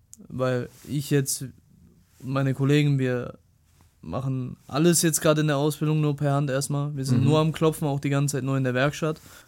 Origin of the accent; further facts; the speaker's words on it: Böblingen, Baden-Württemberg, Germany; Wo ich herkomme, ist ja hinter Stuttgart. Da Böblingen, da die Richtung.